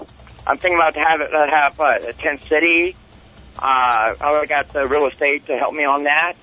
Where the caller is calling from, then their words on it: Santa Cruz, California, United States; I'm calling from Santa Cruz.